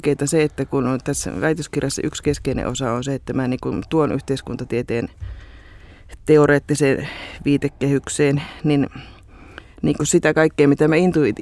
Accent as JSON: {"language": "Finnish", "town": "Pielavesi", "region": "North Savo", "country": "Finland", "tie": "born or raised there", "moved": "as an adult", "said": "Mutta Pielavedellä olen syntynyt ja kasvanut ja kirjoittanut sieltä ylioppilaksi."}